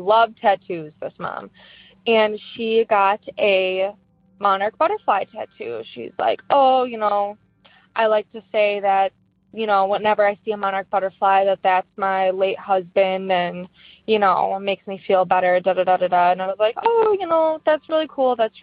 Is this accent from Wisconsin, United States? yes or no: yes; Wisconsin, United States; I am from Wisconsin.